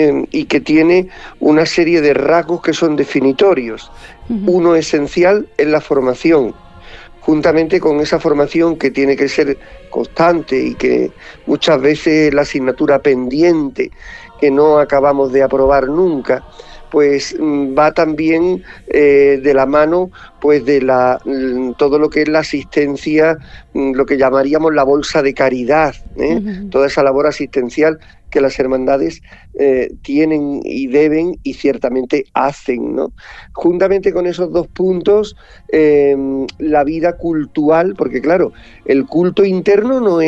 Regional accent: Málaga, Andalusia, Spain; yo llevo 23 años de sacerdote y en el mundo cofrade en mi ciudad natal, en Málaga, empecé con 7 años

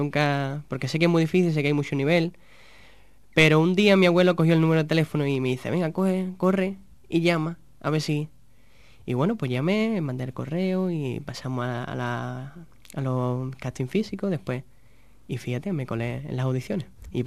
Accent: Alcalá de los Gazules, Andalusia, Spain; Sí, está rodado aquí, bueno, aquí en mi pueblo, en Alcalá de los Gazules.

